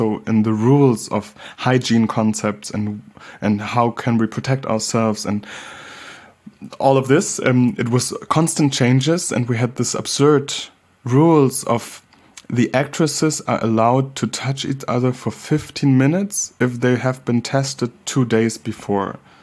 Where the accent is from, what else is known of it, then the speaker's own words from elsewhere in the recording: Hamburg, Germany; growing up in Hamburg, Germany, as a black child